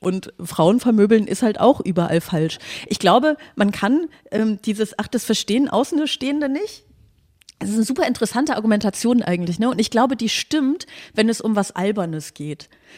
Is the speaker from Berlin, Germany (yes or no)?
no; Aachen, North Rhine-Westphalia, Germany; Ehrlich gesagt, ich komme aus Aachen, ich darf also über Karneval lästern